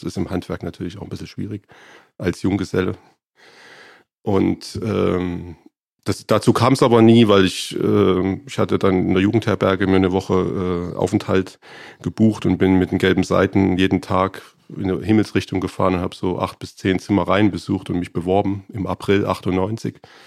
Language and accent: German; Erfurt, Thuringia, Germany; ich bin geboren in Erfurt, in Thüringen. Das ist auch so eine Spezialität, glaube ich, je älter ich werde, desto mehr empfinde ich das als Glück, dass ich 15 Jahre in der DDR groß geworden bin.